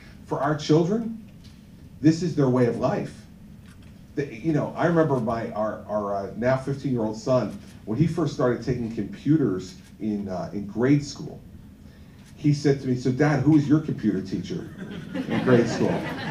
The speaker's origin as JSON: {"language": "English", "region": "New Jersey", "country": "United States", "said": "I think the NRA gives me a C because I'm from New Jersey."}